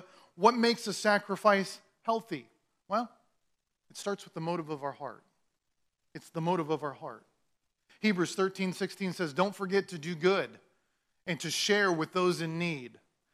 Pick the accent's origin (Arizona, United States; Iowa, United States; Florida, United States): Iowa, United States; I'm like, no, I'm from Iowa.